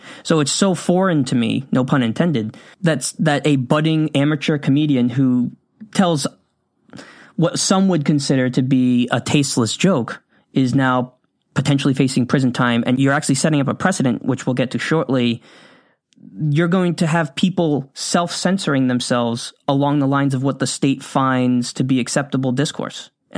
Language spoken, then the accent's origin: English; United States; I'm from the United States.